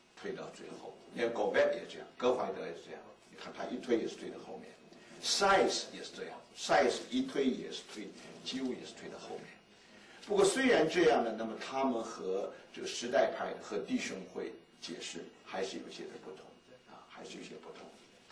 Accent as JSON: {"language": "Chinese", "country": "China", "said": "我觉得我们中国人没有太多的条件，能够欣赏这个历史派"}